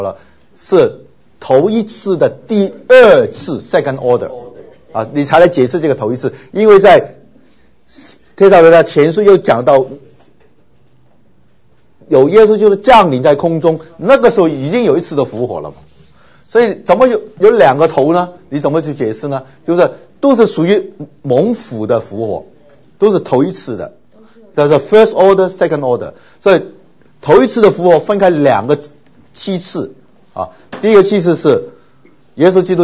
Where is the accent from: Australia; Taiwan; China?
China; 幸好有东西吃，否则我们中国人就觉得没意思了，对不对？